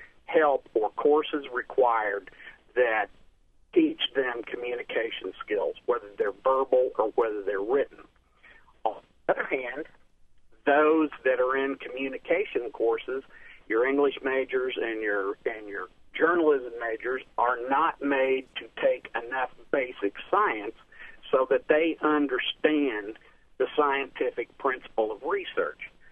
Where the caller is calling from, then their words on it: Tulsa, Oklahoma, United States; I'm calling from Tulsa, Oklahoma.